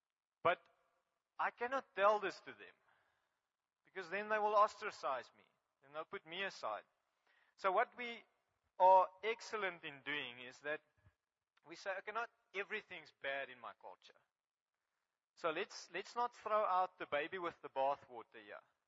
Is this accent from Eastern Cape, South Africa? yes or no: yes; Graaff-Reinet, Eastern Cape, South Africa; first language Afrikaans; English is a second language; was born in an Afrikaans culture. I used English for self-defense. So Alistair and I grew up in Graaf-Reinet, and he was in Union High. I was in Volk School